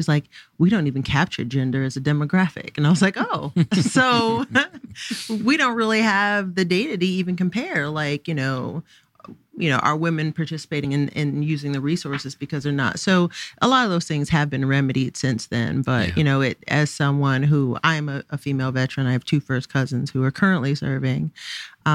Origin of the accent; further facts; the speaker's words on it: Connecticut, United States; moved away as an adult; now in Atlanta, United States; Well, I'm originally from Connecticut.